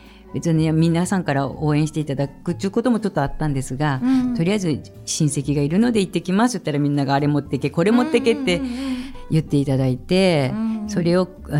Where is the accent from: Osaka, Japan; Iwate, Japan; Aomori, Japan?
Aomori, Japan; Hachinohe; 八戸から来ましたって言ったら、八戸ってどこですかって言われて、青森県ですって言って